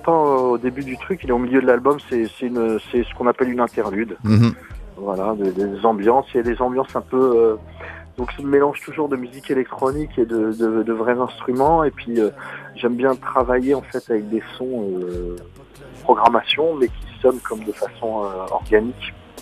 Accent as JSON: {"language": "French", "town": "Paris", "region": "Île-de-France", "country": "France", "tie": "born or raised there", "said": "Il y a beaucoup de titres sur Paris parce que je suis parisien. Moi, j'ai grandi dans cette ville et j'y habite depuis 40 ans maintenant."}